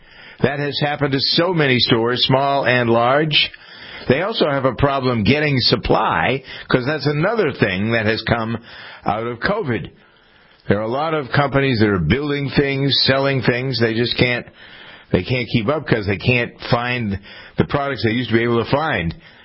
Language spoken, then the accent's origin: English; Framingham, Massachusetts, United States; And they just bought the largest building in Massachusetts, which happens to be in my hometown of Framingham, the old General Motors plant.